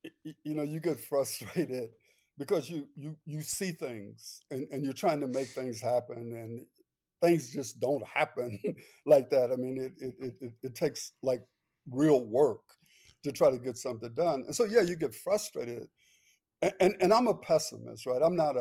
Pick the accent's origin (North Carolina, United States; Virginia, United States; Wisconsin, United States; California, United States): Wisconsin, United States; Milwaukee; when I was growing up in Milwaukee, there was a man named Mr. Wesley Scott, who was the head of the Urban League.